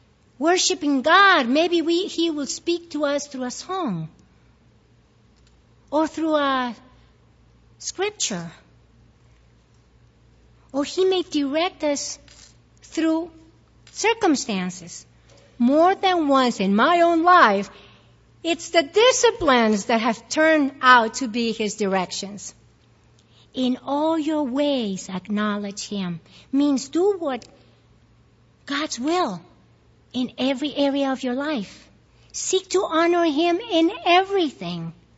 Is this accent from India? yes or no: no; Peru; now in United States; I was born in Peru. My life was there. My family was there. My friends were there. I was happy. I was a real Peruvian. And then came a military dictatorship, and we moved to the States.